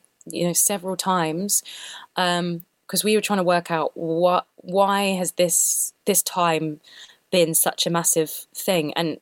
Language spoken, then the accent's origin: English; London, United Kingdom; I'm mixed race. I grew up in London, which is pretty multicultural